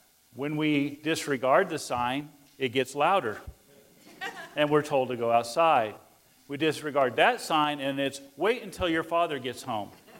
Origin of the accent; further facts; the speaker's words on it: Kansas, United States; Growing up in Western Kansas and around the farmer community my whole life, you learn to read different signs of the weather.